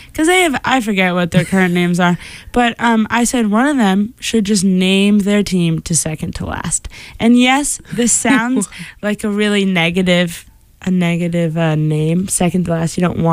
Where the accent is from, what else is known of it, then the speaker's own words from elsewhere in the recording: Iowa, United States; but it's cob because I'm from Iowa, so as in corn on the cob.